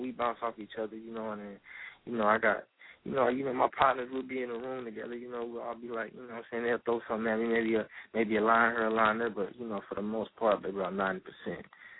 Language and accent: English; East St. Louis, Illinois, United States; It's my boy from my hometown, East St. Louis, too.